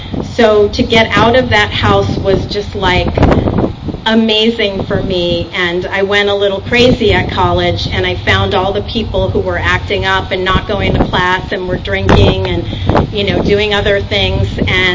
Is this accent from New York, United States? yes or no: yes; New York, United States; I grew up in New York.